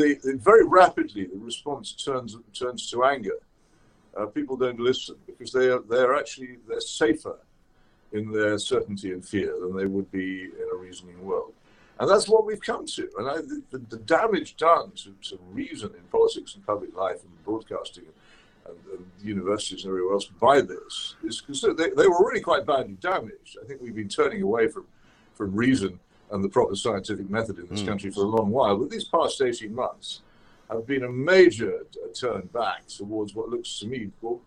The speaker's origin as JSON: {"language": "English", "town": "Oxford", "region": "South East England", "country": "United Kingdom", "tie": "born or raised there", "said": "I mean, in my hometown of Oxford, there is a stream"}